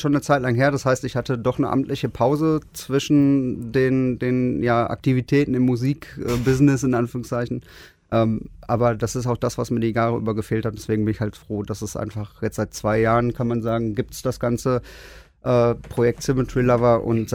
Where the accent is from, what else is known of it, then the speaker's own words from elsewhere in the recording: Dortmund, North Rhine-Westphalia, Germany; ich bin halt gebürtiger Dortmunder und bin damit halt aufgewachsen, von Jugendlichalter an.